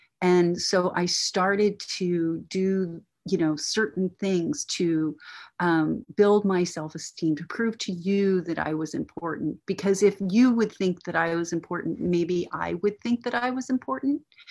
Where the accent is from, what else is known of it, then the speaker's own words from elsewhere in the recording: Corpus Christi, Texas, United States; born there; I was born in Corpus Christi, Texas. And if you don't know where that is, that's about 4 hours south of Houston, 4 hours north of Mexico, on the coast of the Gulf of Mexico.